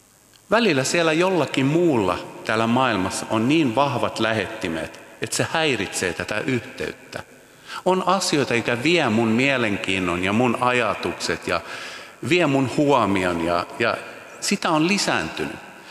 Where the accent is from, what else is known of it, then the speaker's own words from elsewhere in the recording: Åland, Finland; first language Swedish; Finnish is a second language; Mä olin kotoisin Ahvenanmaalta, eli ruotsinkielinen. Ja pienestä paikkakunnasta siellä kasvoin ja elin.